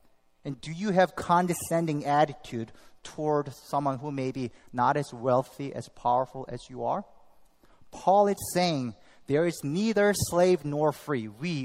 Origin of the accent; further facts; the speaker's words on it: South Korea; English is a second language; moved away; I was born and raised in South Korea. Just about, I lived half of my life there and half of life here.